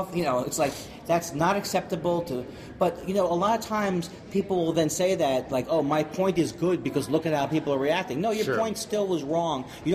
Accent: Queens, New York, United States; And I grew up in Queens

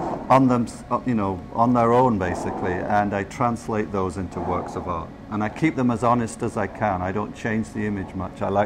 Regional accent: Iowa, United States; I'm from Iowa, and I'm exhibiting on the fifth floor of the Urban Institute for Contemporary Arts on Fulton Street.

